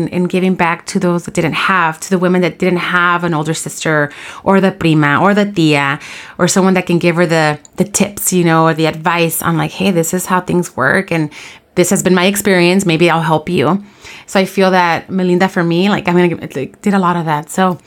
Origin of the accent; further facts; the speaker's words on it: Los Angeles, California, United States; She was the librarian at the Watts Branch Library, where I grew up in Watts.